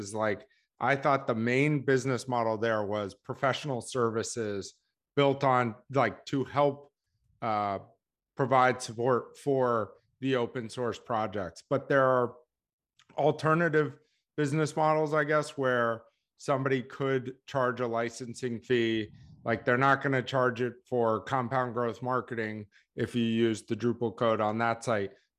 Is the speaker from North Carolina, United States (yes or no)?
yes; North Carolina, United States; I guess I grew up in North Carolina, so Red Hat was the open source.